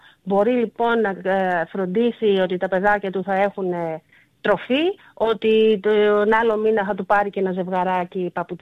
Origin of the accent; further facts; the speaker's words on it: Western Greece, Greece; επειδή κατάγομαι από την Ηλία, ναι, και μιλώ πολύ συγκεκριμένα για αυτή την περιοχή